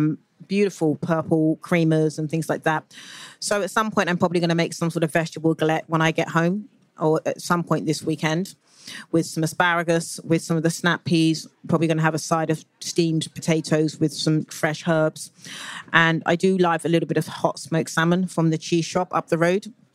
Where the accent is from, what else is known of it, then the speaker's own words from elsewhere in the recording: United Kingdom; moved away; I'm watching the rise of Borough Market as a Brit living, watching from the outside in, has been quite remarkable.